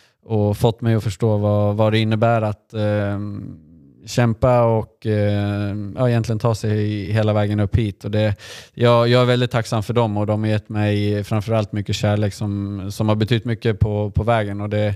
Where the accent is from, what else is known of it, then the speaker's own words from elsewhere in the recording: Gävle, Gävleborg County, Sweden; Och vi har även spelat väldigt, väldigt många timmar på vår bakgård hemma i Gävle.